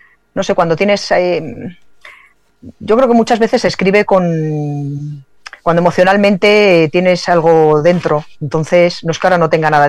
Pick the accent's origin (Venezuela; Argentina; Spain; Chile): Spain; Madrid, Community of Madrid; aquí han nacido mis hijos y aquí y de aquí soy, de Manoteras.